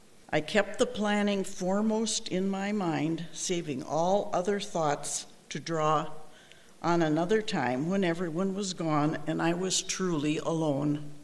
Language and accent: English; Washburn, Wisconsin, United States; I'm from Washburn, Wisconsin.